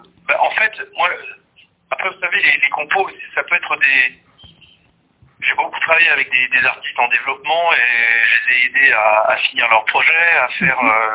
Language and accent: French; France; la culture française, la façon de vivre chez nous, en France et puis en Europe en général.